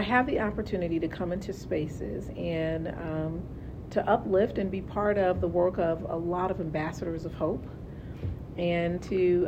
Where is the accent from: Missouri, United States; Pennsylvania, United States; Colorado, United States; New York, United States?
Missouri, United States; St. Louis; I grew up in St. Louis, so I'm a native of St. Louis, which is where my first principalship was, my assistant superintendent position was.